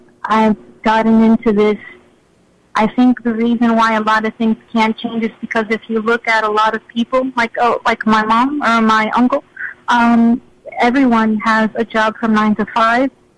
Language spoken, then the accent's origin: English; New York, United States; not to start here in New York, I'm from New York